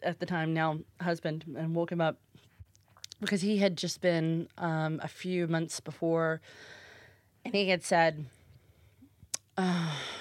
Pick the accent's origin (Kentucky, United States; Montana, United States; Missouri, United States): Kentucky, United States; Lexington; Because I'm from Lexington, Kentucky, which has quite a big leather scene.